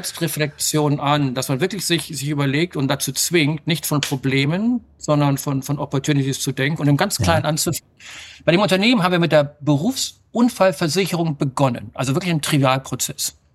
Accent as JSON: {"language": "German", "region": "Bremen", "country": "Germany", "tie": "born or raised there", "also_born_or_lived": "Münster", "moved": "as an adult", "lives_now": "Brisbane, Australia", "said": "Ich bin in Bremen groß geworden. 20 Jahre Bremen und dann 10 Jahre Münster. Und dann bin ich ja 1998 damals noch unter dem Deckmantel von SAP und Ares nach Brisbane gegangen."}